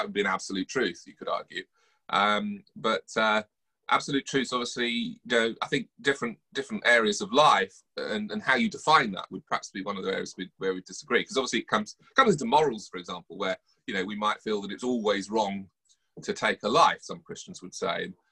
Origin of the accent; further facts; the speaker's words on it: United Kingdom; because we're British, because us British tend to be a little bit polite